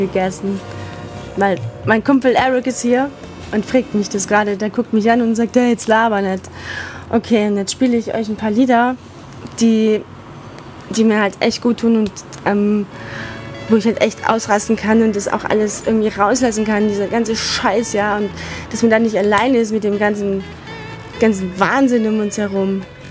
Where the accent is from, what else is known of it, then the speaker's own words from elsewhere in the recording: Turkey; German is a second language; also ich komme aus der Türkei und das sage ich euch jetzt.